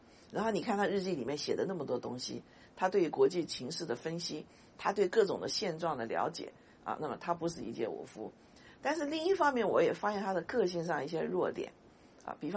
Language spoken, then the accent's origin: Chinese; Taiwan; 我是台湾长大的，我们过去在台湾对他的印象非常模糊啊